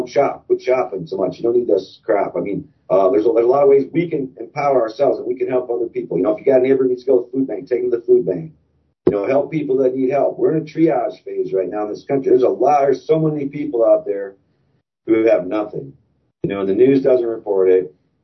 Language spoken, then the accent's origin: English; South Dakota, United States; also born or lived in Missouri; See, we moved to South Dakota, my home state, right before COVID. We sold our farm in Missouri. We moved to South Dakota, and I'm so glad we did.